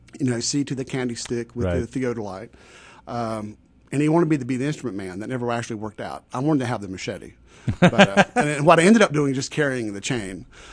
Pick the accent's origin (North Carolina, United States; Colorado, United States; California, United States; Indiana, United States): North Carolina, United States; I am from northwestern North Carolina.